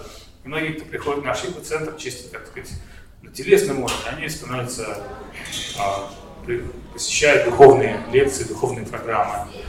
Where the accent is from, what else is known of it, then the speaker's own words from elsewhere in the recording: Saint Petersburg, Russia; что-то я сам из Питера, мне что-то Питер напоминает.